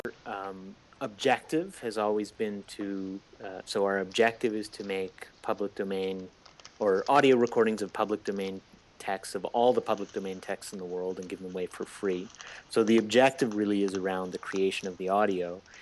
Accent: Montreal, Quebec, Canada; I am from Montreal. Yeah, I've bounced around a little bit and lived some other places, but kept coming back here.

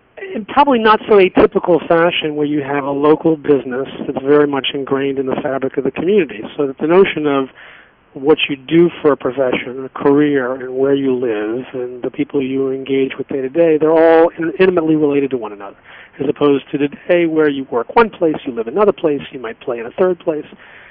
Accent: Savannah, Georgia, United States; I grew up in Savannah, Georgia, part of a third-generation family business, Jewish family business, that started in the grocery store with my grandmother in 1940 in Savannah, Georgia, corner store.

